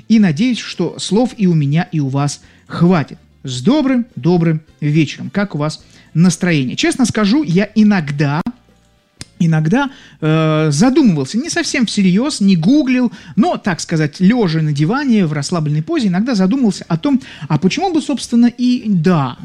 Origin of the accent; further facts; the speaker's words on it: Saint Petersburg, Russia; Вот я, например, из Санкт-Петербурга, замечательного города-героя.